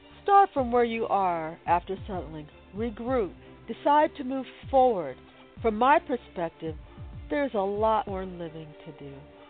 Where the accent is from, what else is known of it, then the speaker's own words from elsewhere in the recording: Seattle, Washington, United States; But I am rooting for the Seahawks, since I am from Seattle.